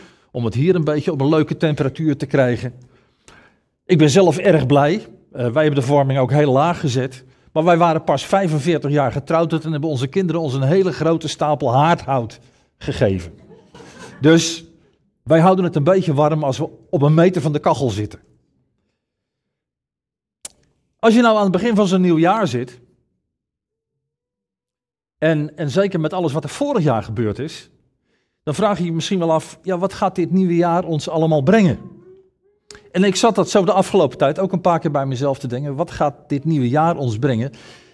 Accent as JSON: {"language": "Dutch", "town": "Rotterdam", "region": "South Holland", "country": "Netherlands", "tie": "born or raised there", "said": "Ik ben een Rotterdammer, geboren en getogen in Rotterdam. En als ik terugdenk aan mijn vroege jaren, zowel in Rotterdam-Noord als in Rotterdam-Zuid"}